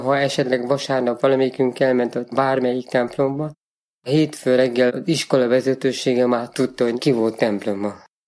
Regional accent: Székelykeresztúr, Harghita, Romania; bekerültem a kórházba, és a kórházból bekerültem a áruházban, Székely keresztúron. Egy hatalmas nagy áruház, ahol körülbelül 1000-en voltunk, kellett felnőjek.

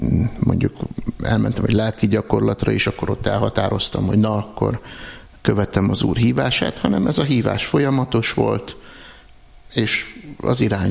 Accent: Felsőgöd, Pest, Hungary; Felsőgödön.

